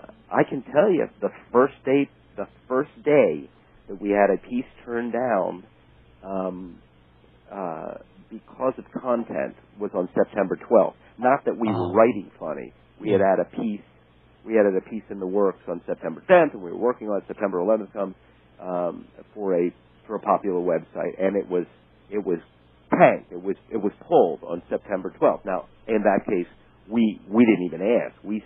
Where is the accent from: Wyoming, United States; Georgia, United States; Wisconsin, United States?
Wyoming, United States; her book is also about the same thing that my book is, growing up in Wyoming